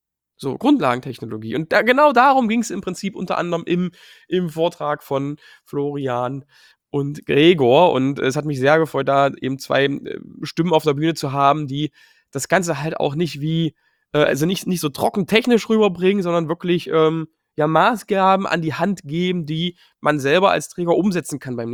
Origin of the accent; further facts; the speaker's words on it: Dessau, Saxony-Anhalt, Germany; ich komme aus Dessau, ich bin da groß geworden. Ich wohne da seit, naja, fast 30 Jahren, nicht die ganze Zeit, aber fast.